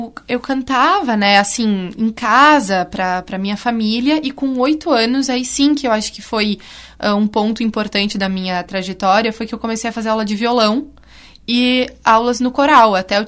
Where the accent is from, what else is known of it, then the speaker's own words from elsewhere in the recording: Carlos Barbosa, Rio Grande do Sul, Brazil; now in Porto Alegre, Brazil; Não, eu sou de Carlos Barbosa, na Serra Gaúcha.